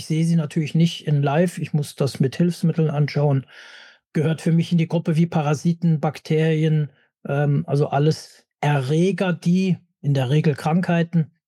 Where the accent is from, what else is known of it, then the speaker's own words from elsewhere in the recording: Germany; now in Switzerland; Wie man hört, komme ich aus Deutschland. Ich lebe aber jetzt schon seit 27 Jahren in der Schweiz.